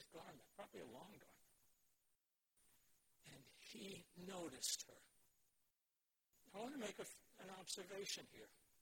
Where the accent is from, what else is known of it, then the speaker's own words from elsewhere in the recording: Brooklyn, New York, United States; I grew up in New York City, Brooklyn. I took the subways to work